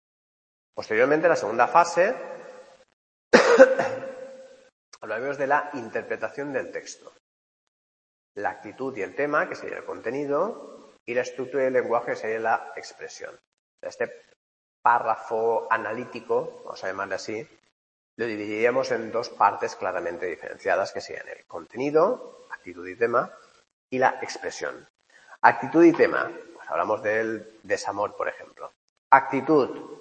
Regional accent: Spain; Bueno, voy a poner dos, que somos españoles, ¿no?

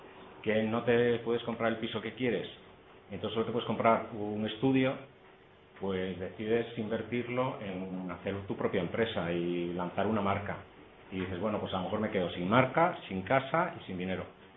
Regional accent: Galicia, Spain; como habéis visto, soy gallego.

